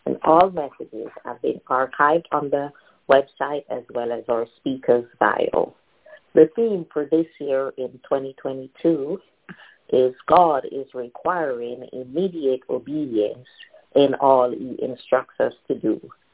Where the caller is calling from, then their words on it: Vancouver, British Columbia, Canada; I'm calling you from Vancouver, beautiful British Columbia, Canada.